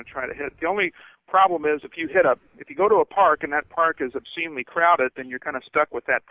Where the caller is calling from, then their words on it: Plano, Texas, United States; Calling from Plano, Texas.